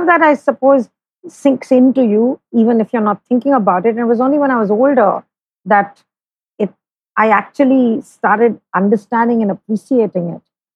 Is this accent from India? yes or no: yes; Kolkata, West Bengal, India; So I grew up in Calcutta, and it was very different, I think, from growing up anywhere else, which I discovered over the years.